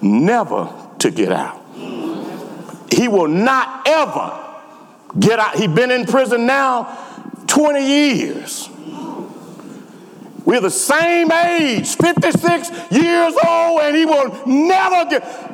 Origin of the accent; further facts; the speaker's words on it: Houston, Texas, United States; I grew up in Houston.